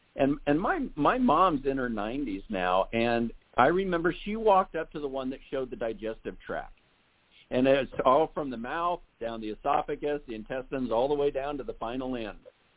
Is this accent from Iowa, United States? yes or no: yes; Iowa, United States; One of my friends in high school, he was a state qualifier in wrestling. I was originally from Iowa.